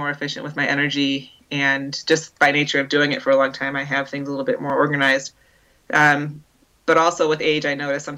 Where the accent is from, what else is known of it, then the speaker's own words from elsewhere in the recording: Illinois, United States; But I'm going to race my bike for a while, which growing up outside of Chicago was not something you would hear too often.